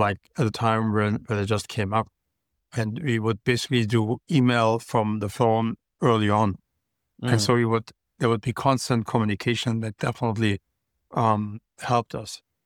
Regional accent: Germany; I mean, I grew up in Germany, right?

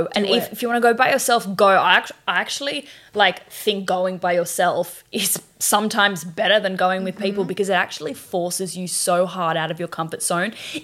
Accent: Australia; so we're from Australia, we live in Australia, as you can hear by our accents

